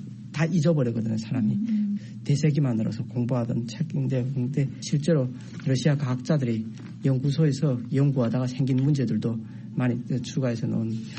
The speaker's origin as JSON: {"language": "Korean", "country": "North Korea", "said": "북한에서 왔다는 걸 숨기기 위해서"}